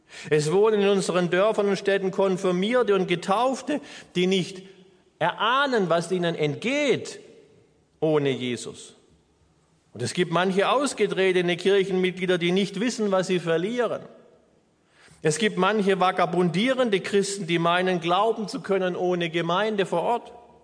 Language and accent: German; Baden-Württemberg, Germany; hier, an der Grenze zwischen Baden und Württemberg, uns, wo es mal früher geheißen hat, wir können alles außer Hochdeutsch.